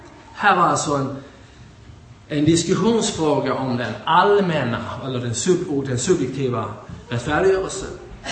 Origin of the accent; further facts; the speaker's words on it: Örkeljunga, Skåne, Sweden; born there; Så finns det en plats som heter Örkeljunga. Och där är jag född.